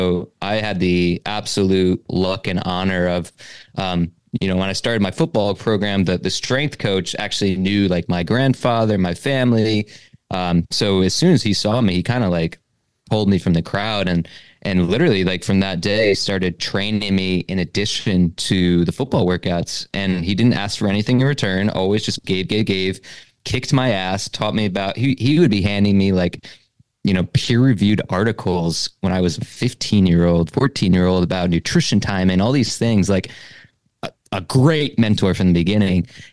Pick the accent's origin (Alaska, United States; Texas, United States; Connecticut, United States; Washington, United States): Connecticut, United States; Born and raised East Coast, just like you. I'm not too far from Jersey. I was born in Connecticut.